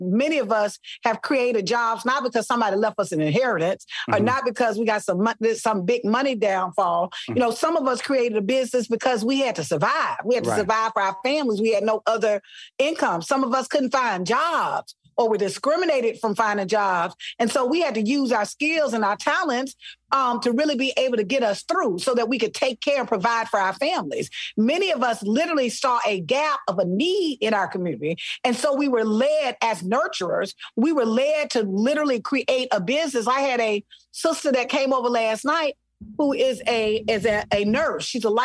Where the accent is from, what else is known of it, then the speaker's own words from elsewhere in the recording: Selma, Alabama, United States; also born or lived in Mobile; Listen, I am from Selma, Alabama. Mobile. Oh, yeah. I spent part of my life in Mobile